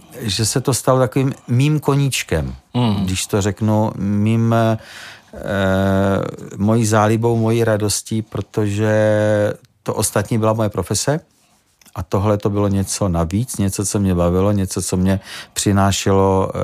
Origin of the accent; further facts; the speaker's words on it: Rožnov pod Radhoštěm, Zlín Region, Czechia; pocházím z Rožnova pod Ratoštěm a z rodiny, která má k tomu folkloru a k té lidové písničce hodně blízko